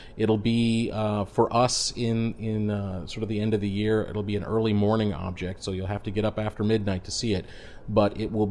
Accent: Arizona, United States; I spent some of my formative years growing up in Arizona

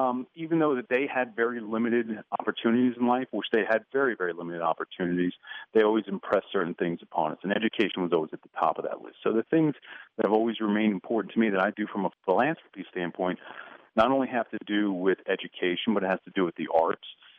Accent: Washingtonville, New York, United States; moved away as an adult; also born or lived in Connecticut; I grew up in Washingtonville, New York, lived there for 18 years before I went off to college for 5 years in Connecticut.

